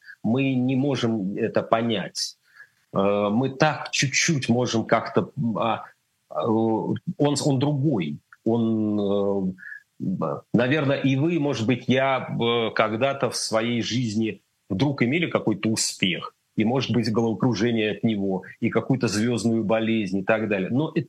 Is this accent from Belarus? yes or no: no; Russia; Поскольку я русский человек, россиянин, мне сложно.